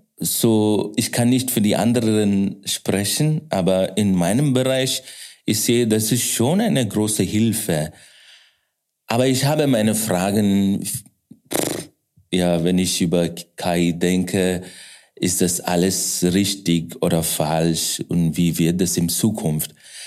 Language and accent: German; Bangalore, Karnataka, India; German is a second language; ich komme aus Indien, südlich von Indien, Bangalore.